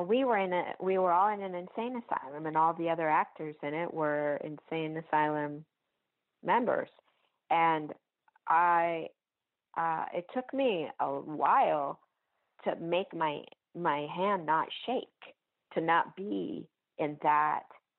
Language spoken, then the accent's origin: English; United Kingdom; now in United States; You know, being British, I really, really want to go home and work over there.